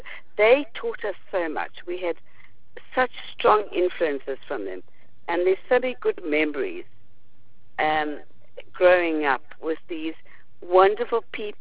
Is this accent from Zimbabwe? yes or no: yes; Zimbabwe; growing up in Zimbabwe, we had a lot of male caretakers, which we politically incorrectly called houseboys